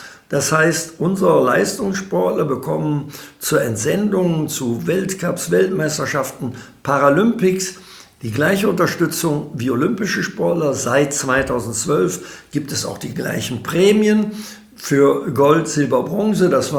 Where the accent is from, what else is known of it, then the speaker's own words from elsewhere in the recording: Rhineland, Germany; Da sagen wir bei uns im Rheinland salopp, auch andere Leute haben schöne Töchter.